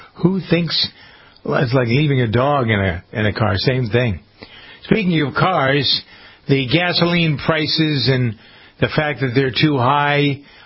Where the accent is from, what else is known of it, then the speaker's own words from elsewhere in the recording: United States; I mean, as much as I, as American, leaves a lot to be desired